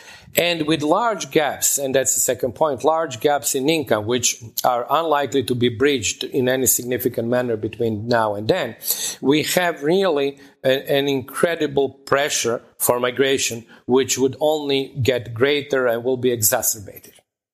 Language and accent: English; Serbia; I'm from former Yugoslavia, I'm from Serbia.